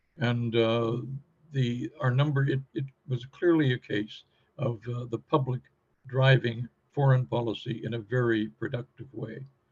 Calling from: London, United Kingdom; I'm speaking today from London in the UK, so at a slightly different time than you all are.

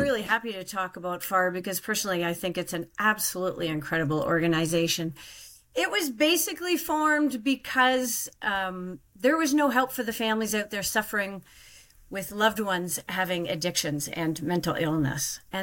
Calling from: Toronto, Ontario, Canada; I'm doing fabulous from Toronto.

